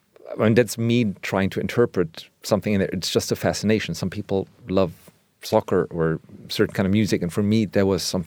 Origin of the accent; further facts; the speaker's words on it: Germany; even though I grew up in Germany.